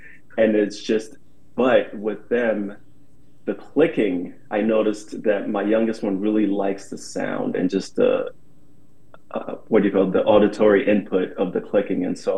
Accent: Ghana; I'm Black, but I was born and raised in Ghana.

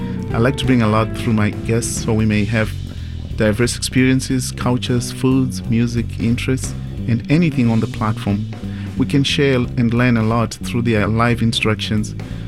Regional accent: Zimbabwe; now in Portland, United States; I'm an immigrant from Zimbabwe.

